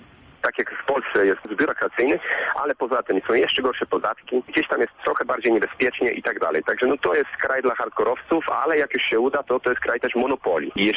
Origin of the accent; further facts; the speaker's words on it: Płońsk, Masovian Voivodeship, Poland; moved away as an adult; Ja mieszkałem w Płońsku pod Warszawą, to jest 10 lat temu. Przeniosłem się do innego kraju.